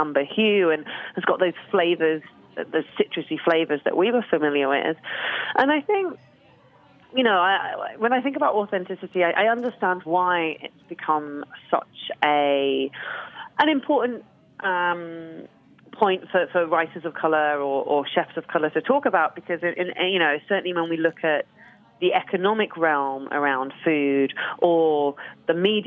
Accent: United Kingdom; I mean, I definitely think of myself as British, first and foremost. Mm-hmm. You know, I only have a British passport. Like, that's my only national identity.

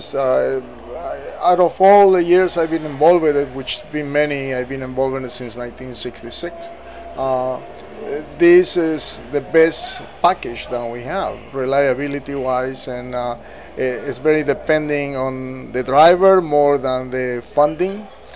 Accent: Buenos Aires Province, Argentina; Well, I'm from Buenos Aires, Argentina. I'm actually a little bit on the outskirts of Buenos Aires, about half an hour from there.

